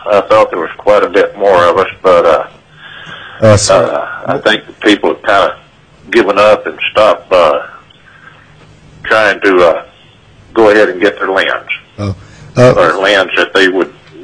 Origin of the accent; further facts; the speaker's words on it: Anchorage, Alaska, United States; Yes, I'm from Anchorage. I had to fly for a meeting today. I'm from Anchorage.